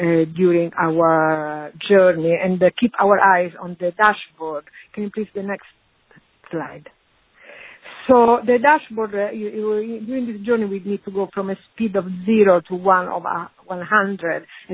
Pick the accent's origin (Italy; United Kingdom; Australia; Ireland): Italy; accent: Italian; English is a second language; I hope people can cope with my Italian accent.